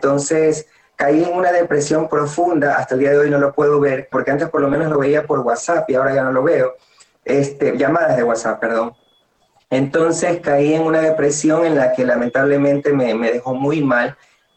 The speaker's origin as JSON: {"language": "Spanish", "town": "Guayaquil", "region": "Guayas", "country": "Ecuador", "lives_now": "Quito, Ecuador", "said": "la ciudad de Guayaquil, de donde soy originaria, ahora vivo en Quito"}